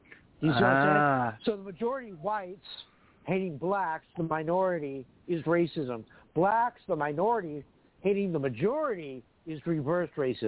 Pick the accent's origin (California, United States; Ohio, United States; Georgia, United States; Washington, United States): Washington, United States; Seattle; Like, I'm from Seattle. It's very woke.